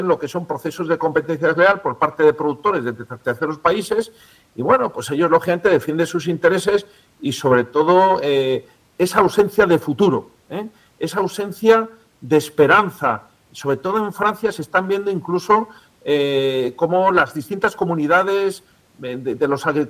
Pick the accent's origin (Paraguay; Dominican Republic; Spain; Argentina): Spain; la realidad es que en mi país, en España, se come peor. Yo recuerdo de niño se comía un pescado de primerísima calidad